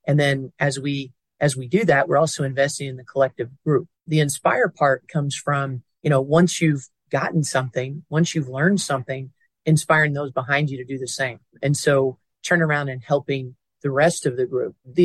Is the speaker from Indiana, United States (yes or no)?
yes; Indiana, United States; My hometown is near Indiana University